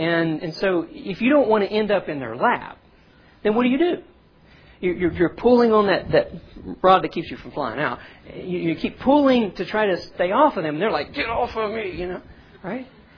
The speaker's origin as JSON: {"language": "English", "region": "the South", "country": "United States", "tie": "born or raised there", "said": "Okay, now, there was one down at Astroworld in Houston. I grew up in the South."}